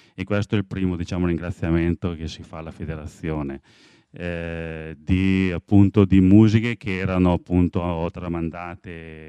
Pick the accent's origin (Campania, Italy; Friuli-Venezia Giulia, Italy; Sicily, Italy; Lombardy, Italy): Lombardy, Italy; Leffe; sono di Leffe.